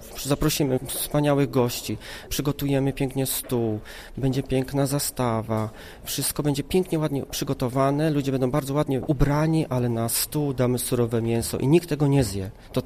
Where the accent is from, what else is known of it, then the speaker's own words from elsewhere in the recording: Opole Voivodeship, Poland; Ja akurat pochodzę z województwa opolskiego